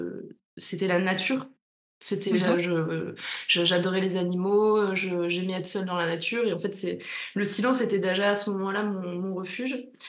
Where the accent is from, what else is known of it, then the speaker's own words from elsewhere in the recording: northern France, France; je viens du nord de la France, donc je change des souvenirs de l'école où on sort à 16h, il fait déjà nuit.